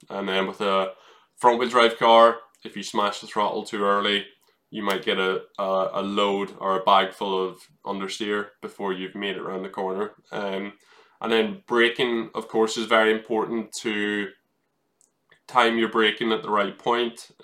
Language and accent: English; Ireland; that's what I grew up in Ireland, where you have bumpy tarmac.